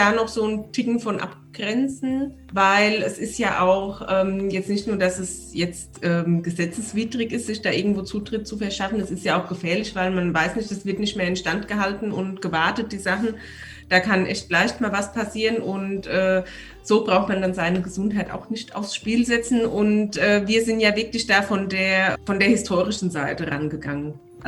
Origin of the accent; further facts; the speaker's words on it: Aschaffenburg, Bavaria, Germany; ich komme ja gar nicht aus Oberbayern, ich komme ja aus Unterfranken, aus Aschaffenburg.